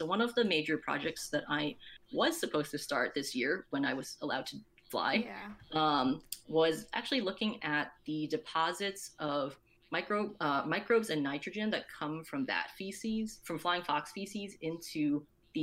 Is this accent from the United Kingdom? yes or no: no; Hong Kong; because I'm originally from Hong Kong and I basically grew up with a very Southeast Asian kind of diet also.